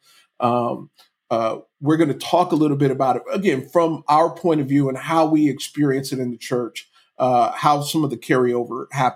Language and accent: English; San Diego, California, United States; I'm from San Diego, California. And even we're African-American, but our Black experiences are vastly different.